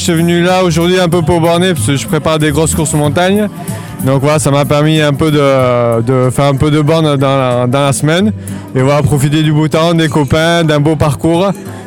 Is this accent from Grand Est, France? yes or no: no; Nouvelle-Aquitaine, France; Et vu que je suis des Landes